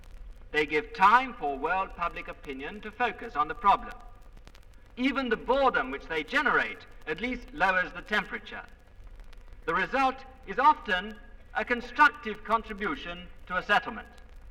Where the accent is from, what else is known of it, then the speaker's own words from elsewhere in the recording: United Kingdom; May I now speak purely as a British citizen and from a British point of view? I'd like to say something about my country's contribution to the unity and strength of the free world.